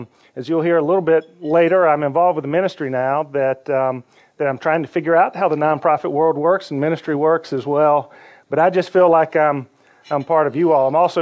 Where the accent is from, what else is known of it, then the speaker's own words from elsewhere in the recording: Swainsboro, Georgia, United States; born there; But I was born in Swainsboro, which is population maybe 6,000 in the town. And it was literally kind of Mayberry.